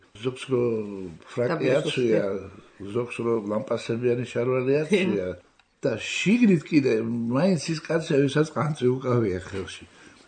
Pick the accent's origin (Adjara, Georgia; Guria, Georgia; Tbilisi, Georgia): Tbilisi, Georgia; იგივე სოლოლაკში, სადაც მე მთაწმიდა სოლოლაკში გავიზარდე და ამიტომ ასე ვთქვა, ჩემთვის თბილისი ეგ არის რა.